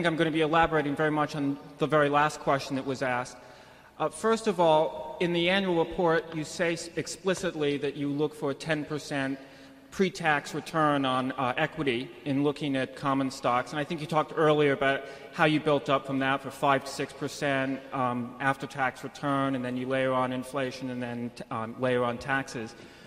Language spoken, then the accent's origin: English; Arlington, Virginia, United States; from Arlington, Virginia.